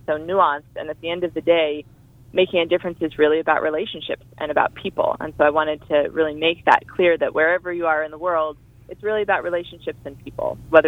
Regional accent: Midwest, United States; I grew up in the Midwest, so baking is a big part of Midwestern culture. And we're right on the border of Amish country

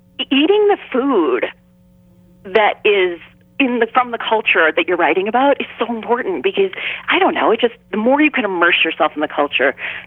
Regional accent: United States; Well, yeah, because I am American, unfortunately.

